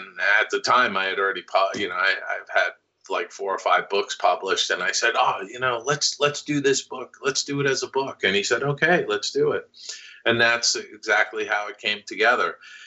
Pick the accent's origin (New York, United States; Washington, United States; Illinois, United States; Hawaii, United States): New York, United States; now in Los Angeles, United States; I'm originally from New York. So I had never been to Disneyland until about 1980, 81.